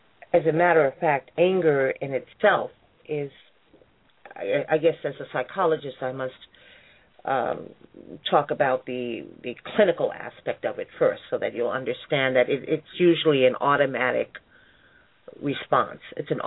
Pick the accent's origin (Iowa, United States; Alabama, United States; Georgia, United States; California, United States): California, United States; Watts; I was raised in California, in Watts, California, which is a small community housed within Compton, California.